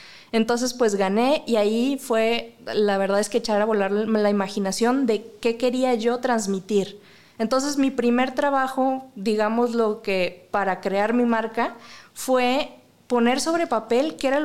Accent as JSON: {"language": "Spanish", "country": "Mexico", "said": "Como mexicanos, bueno, la salsa picante pues es toda la cultura, ¿no?"}